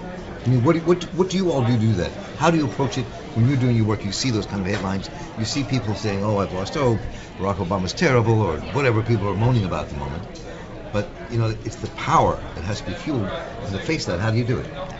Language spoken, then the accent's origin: English; Baltimore, Maryland, United States; I mean, in my hometown of Baltimore